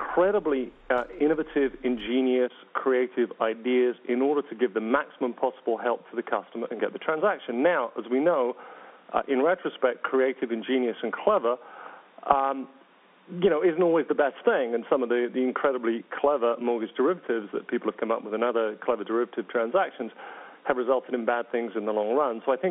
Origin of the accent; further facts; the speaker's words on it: England, United Kingdom; I come from England where tipping isn't such a big thing and service is not as good.